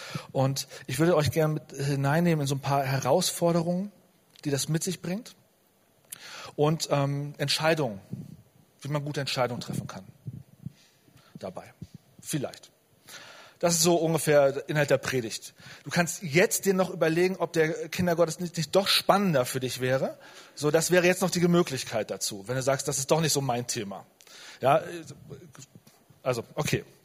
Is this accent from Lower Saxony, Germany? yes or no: yes; Celle, Lower Saxony, Germany; Also ich komme aus Celle, bin verheiratet mit der Ilona und habe zwei Kinder und bin seit 20 Jahren bei den Jesus Freaks.